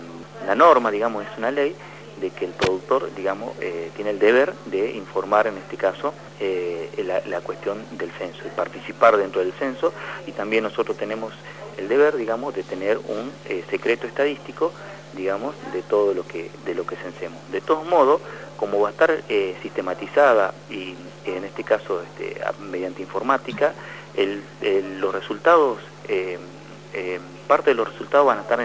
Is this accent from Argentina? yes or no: yes; General Mosconi, Salta, Argentina; yo soy de General Mosconi específicamente